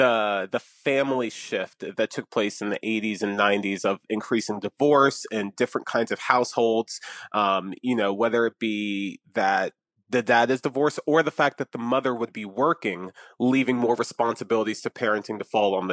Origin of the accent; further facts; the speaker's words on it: Atlantic City, New Jersey, United States; One, because I'm from Atlantic City. I was born there. I have family there.